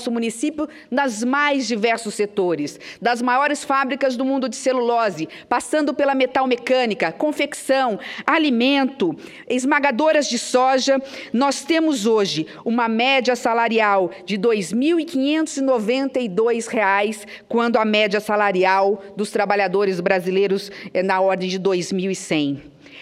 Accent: Três Lagoas, Mato Grosso do Sul, Brazil; reencontrar o território de minha infância e também para devolver um pouco do muito que recebi da minha terra. Foi então que Três Lagoas me propiciou sair dos livros que havia lido

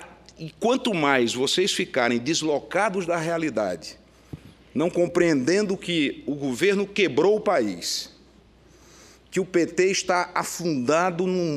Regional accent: Northeast Region, Brazil; porque lá no Nordeste, de onde eu venho

